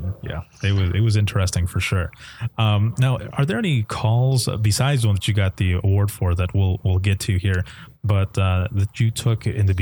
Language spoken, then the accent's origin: English; Michigan, United States; also born or lived in Florida; I'm from Michigan, but I moved to Florida for, well, I went to visit for just a week and I stayed there for 3 years